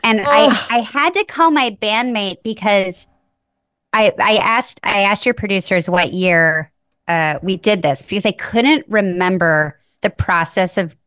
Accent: Nebraska, United States; moved away as an adult; also born or lived in New York; so I'm from Nebraska and I moved to New York to go to acting school.

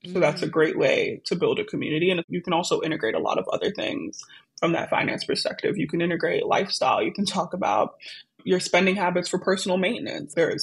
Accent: Brooklyn, New York, United States; I'm not going to lie. I'm from Brooklyn.

